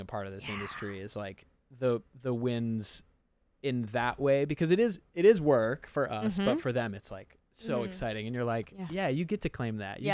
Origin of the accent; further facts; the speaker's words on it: Detroit, Michigan, United States; Which is a whole crazy thing because we grew up in Detroit, but now everybody's in LA.